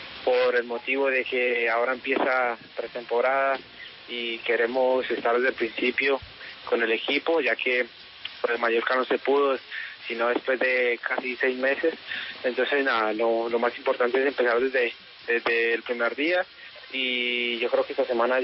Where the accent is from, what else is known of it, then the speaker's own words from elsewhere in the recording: Pereira, Risaralda, Colombia; Un saludo muy especial a toda la gente de Pereira. Muy orgulloso de poder estar representando bien a mi tierra